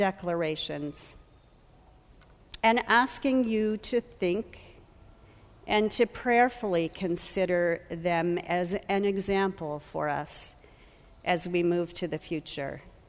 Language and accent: English; Canada; For most of us as liberal Canadian Christians, there's nothing too shocking in those declarations.